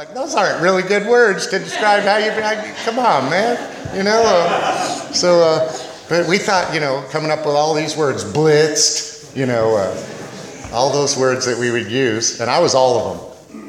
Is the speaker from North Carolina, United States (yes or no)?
no; Pasadena, California, United States; born there; I was born in Pasadena in 1960. The hospital I was born at was called the Glendale Sanitarium.